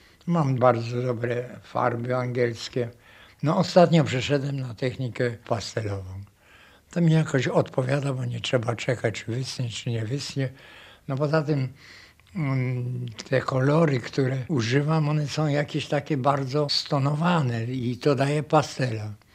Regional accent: Lesser Poland, Poland; ja jestem z Podhala.

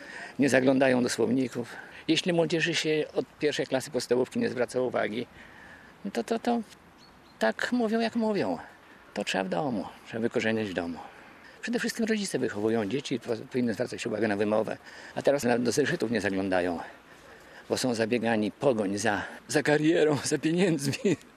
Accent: Białystok, Podlaskie Voivodeship, Poland; Ja jestem białostoczaninem z dziada pradziada.

